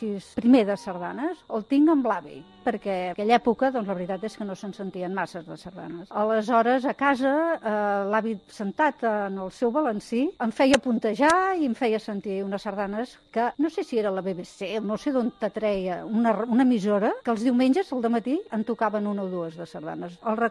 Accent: Barcelona, Catalonia, Spain; tinc 62 anys i sóc de Barcelona.

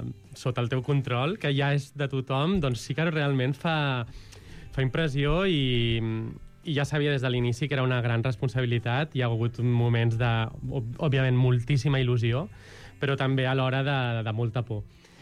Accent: Barcelona, Catalonia, Spain; pels que som barcelonins i a l'adolescència hem anat a les festes i als concerts de la Mercè

